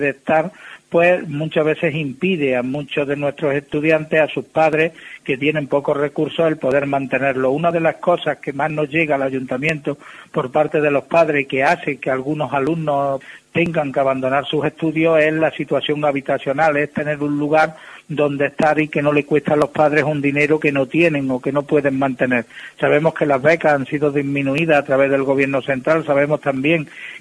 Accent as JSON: {"language": "Spanish", "town": "La Roda de Andalucía", "region": "Andalusia", "country": "Spain", "tie": "born or raised there", "said": "llevarse los recursos de los vecinos y vecinas de mi pueblo, de Andalucía y de España"}